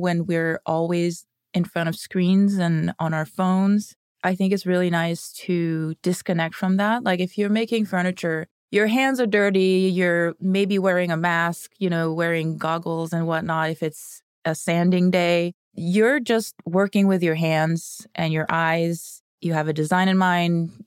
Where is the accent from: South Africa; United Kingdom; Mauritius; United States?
Mauritius; also born or lived in Canada; So I was born in Canada, and then my parents moved back to Mauritius, which is where they grew up. Mauritius is a tiny island east of Madagascar in the Indian Ocean. It's the only place the dodo bird ever lived. So I grew up there.